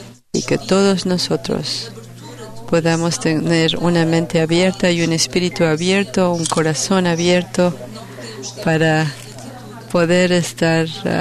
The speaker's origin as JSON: {"language": "Spanish", "country": "Cape Verde", "said": "En mi país, la realidad que tenemos en Cabo Verde."}